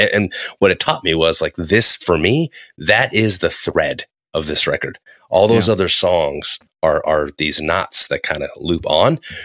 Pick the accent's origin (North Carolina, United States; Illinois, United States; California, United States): California, United States; San Francisco; Born and bred, man. Born and raised in San Francisco.